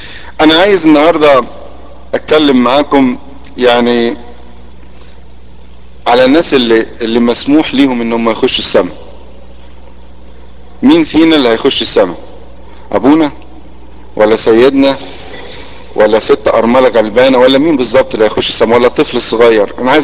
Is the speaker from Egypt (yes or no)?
yes; Egypt; الشرطة عندنا في مصر